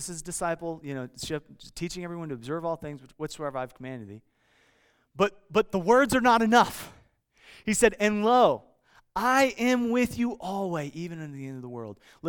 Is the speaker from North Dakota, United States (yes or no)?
no; Iowa, United States; I grew up on Lake McBride. It was just a short ways from my house in Iowa, right near Chicago, about 2.5 hours outside of Chicago.